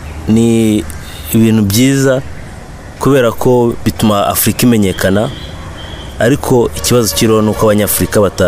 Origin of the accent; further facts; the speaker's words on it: Rwanda; English is a second language; now in India; I'm from Rwanda. And I'm in India for studies.